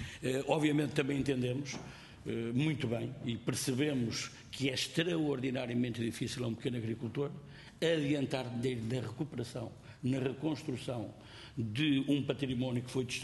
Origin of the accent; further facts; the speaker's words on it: Leiria, Portugal; Eu próprio sou oriundo do Distrito de Leiria e de uma zona caracterizada também pelo minifúndio, portanto, pela pequena propriedade, pela pequena exploração agrícola.